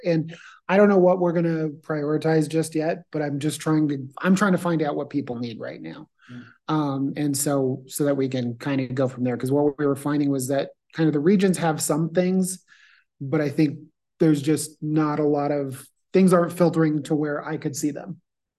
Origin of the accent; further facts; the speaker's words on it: Arizona, United States; Oh, no, I grew up in Arizona.